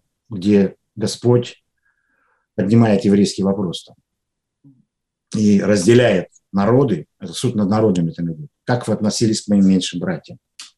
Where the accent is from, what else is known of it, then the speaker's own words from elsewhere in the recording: Russia; мы из России, мы хотим так же, как они, получать благословение